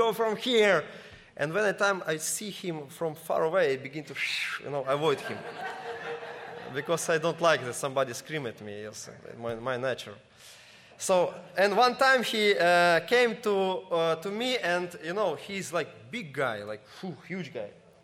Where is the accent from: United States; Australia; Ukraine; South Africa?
Ukraine; Mykolaiv, Mykolaiv Oblast; English is a second language; also born or lived in Odesa; And I come in from Odessa to Nikolaev, to my hometown, to lead a congregation.